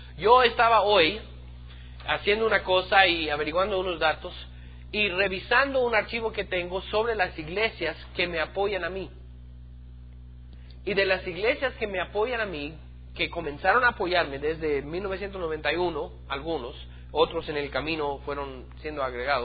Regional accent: United States; Spanish is a second language; en mi pueblo, en los Estados Unidos, en mi país, hemos tenido mucha libertad

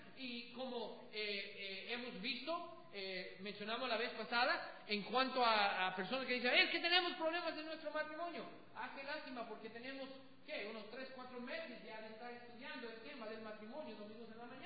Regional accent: United States; Spanish is a second language; como buen gringo con doble R, haragán, porque somos muy haraganes.

